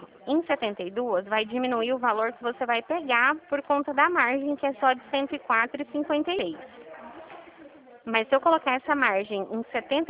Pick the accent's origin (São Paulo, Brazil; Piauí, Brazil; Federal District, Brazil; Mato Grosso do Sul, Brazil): São Paulo, Brazil; Dracena; Eu sou daqui de Dracena.